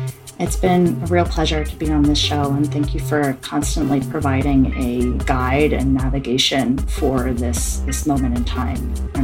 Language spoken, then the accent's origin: English; Maryland, United States; And I was not born in the South. I grew up in Maryland and internationally. My parents did different kinds of international work.